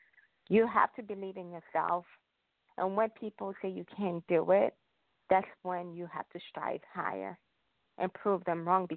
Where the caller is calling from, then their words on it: Illinois, United States; Illinois.